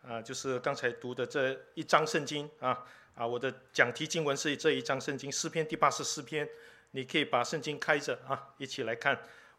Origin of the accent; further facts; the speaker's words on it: China; 我们中国人说人生自古谁无死人的生命谁能够控制呢？